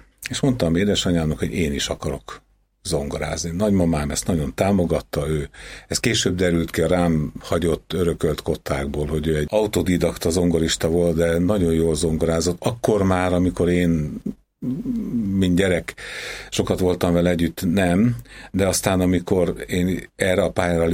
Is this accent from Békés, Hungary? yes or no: yes; Sarkad, Békés, Hungary; És hát én sem születtem a fővárosban, hanem Sarkadon, viszont egy privilegizált helyzetben, a cukorgyárban, egész pontosan annak az udvarán lévő orvosi lakásban. Itt jártam általános iskolába